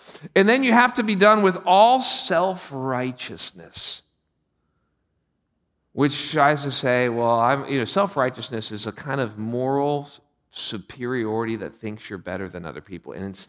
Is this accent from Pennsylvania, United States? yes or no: yes; Pennsylvania, United States; I'm from Pennsylvania.